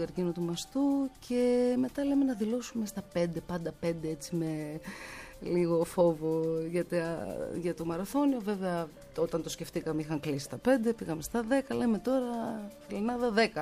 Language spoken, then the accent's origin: Greek; Chania, Crete, Greece; Μεγάλωσα στα Χανιά, είχα αυτή την τύχη